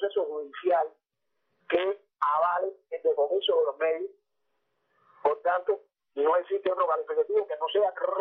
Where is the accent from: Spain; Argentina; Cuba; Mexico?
Cuba